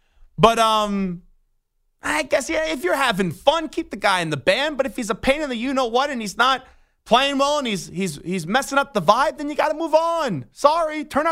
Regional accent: New York, United States; I'm from New York, but okay.

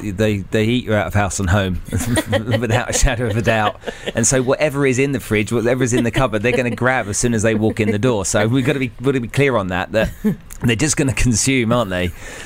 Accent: United Kingdom; being British as I am, we talk about the whole meat and two veg thing.

